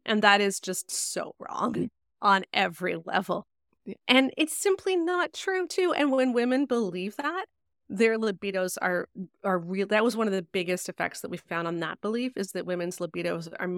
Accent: Canada; But like, yeah, no, like, okay, Ryan, I'm Canadian.

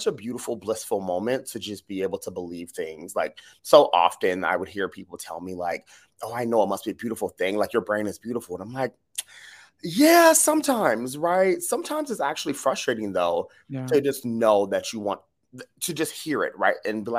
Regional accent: Dayton, Ohio, United States; also born or lived in Youngstown; So I always say my hometown is actually Dayton, Ohio, but my birthplace is Youngstown.

